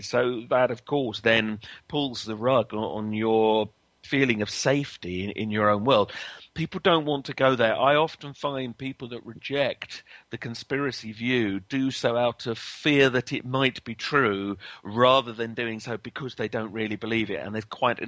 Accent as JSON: {"language": "English", "town": "Lewes", "region": "South East England", "country": "United Kingdom", "tie": "born or raised there", "said": "lived for a while in the very town I grew up in Lewes, in England."}